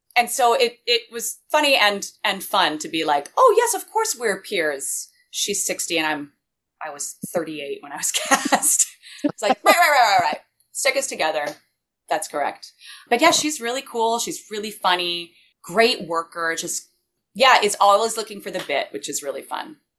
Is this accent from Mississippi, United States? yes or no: no; Costa Mesa, California, United States; I grew up in Costa Mesa, California, where South Coast Repertory is.